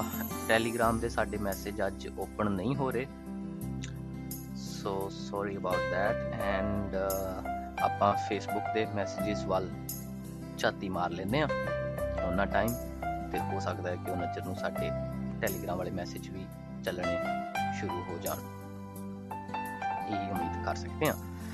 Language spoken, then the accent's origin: Punjabi; Batala, Punjab, India; ਮੈਂ ਬੇਸਿਕਲੀ ਬਟਾਲੇ ਤੋਂ ਬਿਲੋਂਗ ਕਰਦਾ।